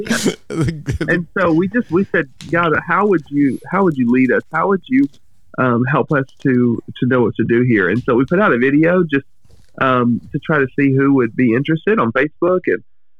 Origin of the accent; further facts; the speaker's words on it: Arkansas, United States; also born or lived in Texas; Yeah, no, I'm from America. I grew up in Arkansas and Texas, and I went to school in Nashville, Tennessee.